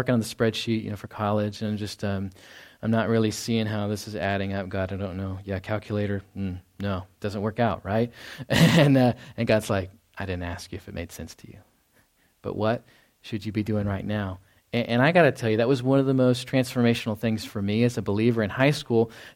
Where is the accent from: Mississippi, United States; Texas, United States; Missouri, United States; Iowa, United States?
Texas, United States; I grew up in Texas. I don't know the North, you know, anything up there.